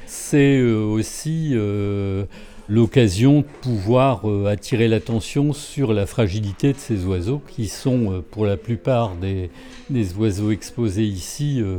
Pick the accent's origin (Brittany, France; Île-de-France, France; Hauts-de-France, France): Hauts-de-France, France; Cauchy-à-la-Tour; Je suis de Cauchy à la Tour, donc dans le Pas-de-Calais. Donc Cauchy à la Tour, qui est pas très loin de Béthune-Bruay, quoi.